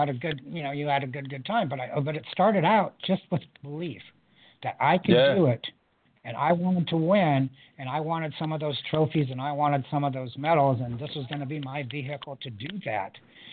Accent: United States; in 1984, Los Angeles, you know, unfortunately for me, it was my home country.

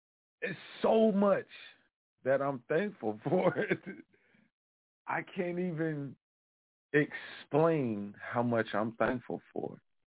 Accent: Philadelphia, Pennsylvania, United States; I'm thankful for Philadelphia. I'm thankful for my hometown. I'm thankful for my mom, my dad.

